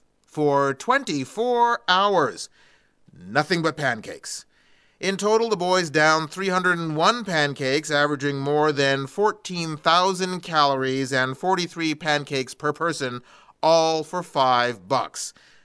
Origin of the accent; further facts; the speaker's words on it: Canada; Okay, I'm Canadian, so I'm not going to pretend to understand the Second Amendment of the U.S. Constitution